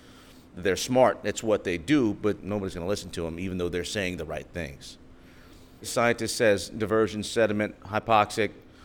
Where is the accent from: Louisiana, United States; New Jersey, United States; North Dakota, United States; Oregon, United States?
Louisiana, United States; I grew up doing South Louisiana shit, hunting, fishing, crawfish bowls, roasting whole pigs, shucking oysters, gigging frogs.